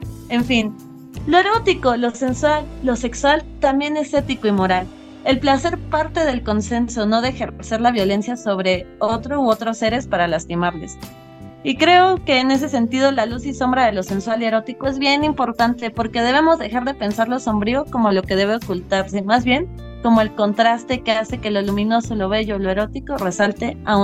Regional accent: State of Mexico, Mexico; sí me tengo que preocupar porque soy del Estado de México

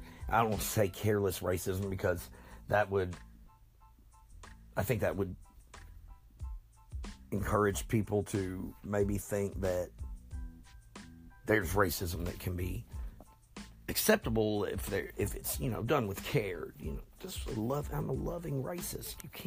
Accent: United States; So, I mean, I'm an American. I am. I like to make it clear.

